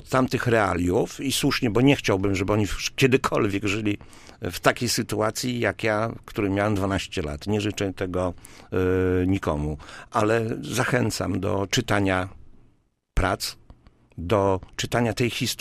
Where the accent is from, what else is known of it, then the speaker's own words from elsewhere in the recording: Gdańsk, Pomeranian Voivodeship, Poland; now in Słupsk, Poland; Grudzień roku 70 spędziłem w Gdańsku. Jestem rodowitym gdańszczaninem. Do Słupska przybyłem dopiero w roku 1980, we wrześniu.